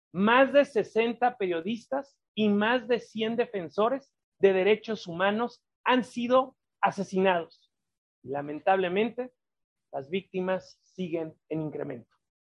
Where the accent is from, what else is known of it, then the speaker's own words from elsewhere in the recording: Michoacán, Mexico; la constante humillación al ejército en mi tierra, Michoacán